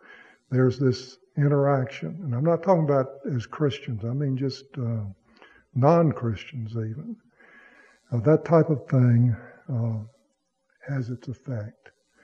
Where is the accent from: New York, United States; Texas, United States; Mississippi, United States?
Mississippi, United States; And of course, he knew I was from Mississippi, and we would have coffee together and talk together.